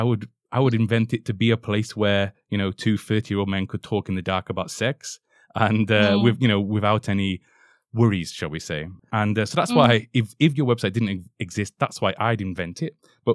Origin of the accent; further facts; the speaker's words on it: England, United Kingdom; And then when we realized, I'm English, we had a bit of a laugh